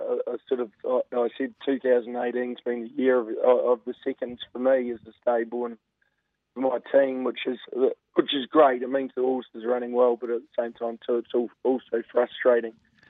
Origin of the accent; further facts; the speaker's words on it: New Zealand; moved away; when I came over from New Zealand.